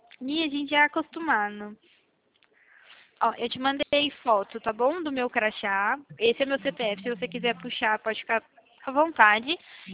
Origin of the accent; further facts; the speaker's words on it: Valinhos, São Paulo, Brazil; eu sou de Valinhos